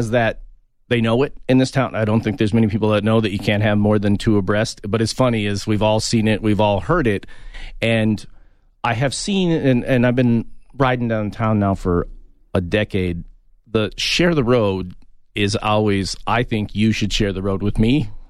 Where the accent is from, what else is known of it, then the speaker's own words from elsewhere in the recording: Minneapolis, Minnesota, United States; I came from Minneapolis.